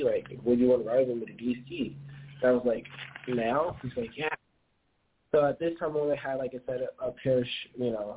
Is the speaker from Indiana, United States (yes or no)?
no; California, United States; I'm a patriot from California, which is really rare, you know, especially be 18 years old